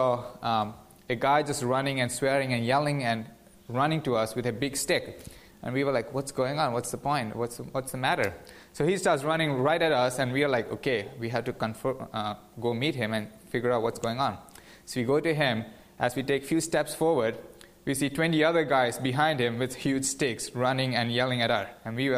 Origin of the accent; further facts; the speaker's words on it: southwest coast, India; Some of you might know this, but I'm from India, from a southwest coast of India.